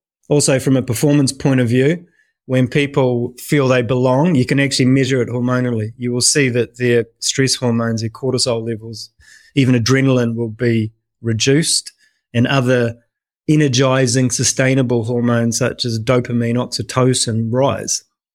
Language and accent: English; New Zealand; accent: New Zealand; now in United Kingdom; you can probably tell by my accent, I'm a New Zealander, but I have been living in the UK for most of the last 20 years.